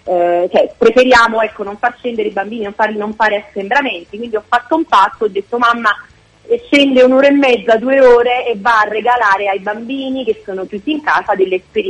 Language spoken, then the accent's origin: Italian; Cercola, Campania, Italy; sul mio territorio, Cercola, il mio paese